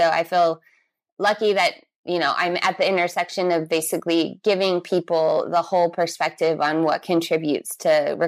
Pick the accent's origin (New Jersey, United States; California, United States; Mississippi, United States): California, United States; San Diego; also born or lived in Brazil; I am from California, from San Diego, but I lived all over the world. And the last place I lived was Brazil for 8 years before I moved back here to California.